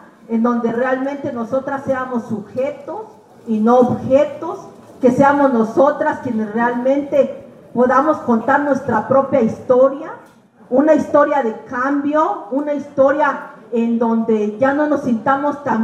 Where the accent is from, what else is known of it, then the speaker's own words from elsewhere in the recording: Las Margaritas, Chiapas, Mexico; soy de Las Margaritas, Chiapas